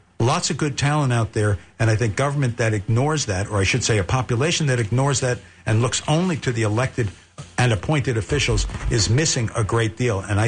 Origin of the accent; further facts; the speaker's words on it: Queens, New York, United States; also born or lived in Bronx; I've been outnumbered since I was born in the Bronx and raised in Queens.